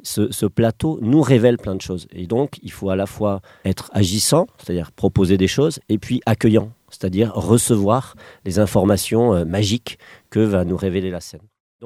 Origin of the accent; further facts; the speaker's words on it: Toulouse, Occitanie, France; now in Drôme, France; moi, je viens de Toulouse à la base, donc c'est encore un autre territoire.